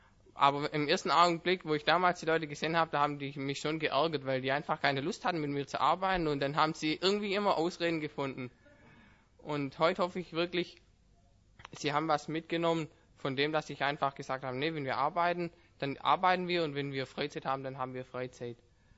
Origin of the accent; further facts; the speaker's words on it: Baden-Württemberg, Germany; accent: Swabian; Jetzt muss ich mich erstmal anstrengen, Hochdeutsch zu reden. Ich rede gerne Schwäbisch